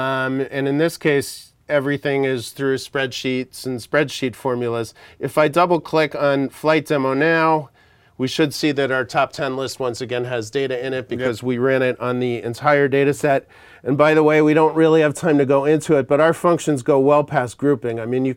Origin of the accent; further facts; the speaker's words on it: New York, United States; since as a New Yorker, I already knew this, Newark Airport is a problem, right?